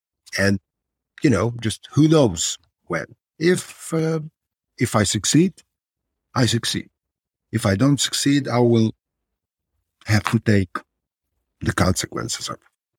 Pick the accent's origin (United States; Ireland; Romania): Romania; Transylvania; English is a second language; I'm coming from Transylvania. I have an uncle in Austria. I would like to go there. You know, my life in Transylvania is not a great deal to brag about it.